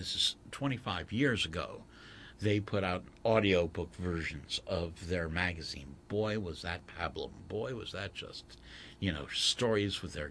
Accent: South Africa; now in United Kingdom; I was raised in South Africa and now live in the Midlands.

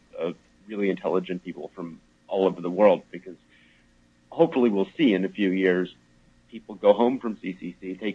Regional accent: United States; now in Belgium; I'm an American expat living in Belgium.

